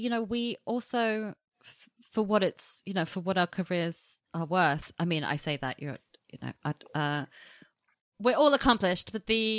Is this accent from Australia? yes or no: no; United Kingdom; now in United States; my like adult life as a British person in America.